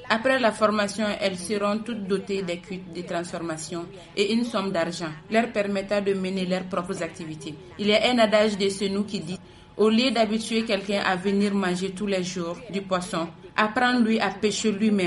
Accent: Bankass, Mopti, Mali; je viens de Bankassa.

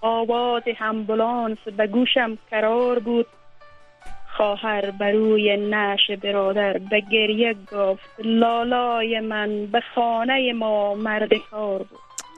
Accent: Afghanistan

